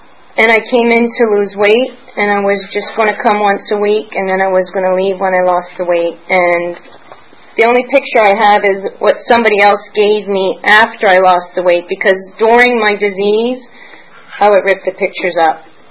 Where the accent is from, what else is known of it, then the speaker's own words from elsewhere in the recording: Pennsylvania, United States; born there; I was born in Lancaster County, Pennsylvania, and I share that because there's a different food and a different weight mentality that goes on in Lancaster County, Pennsylvania.